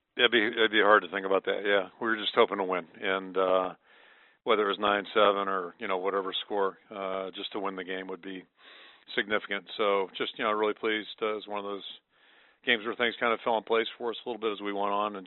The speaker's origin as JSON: {"language": "English", "town": "Pittsburgh", "region": "Pennsylvania", "country": "United States", "tie": "born or raised there", "said": "I grew up in Pittsburgh and came out here"}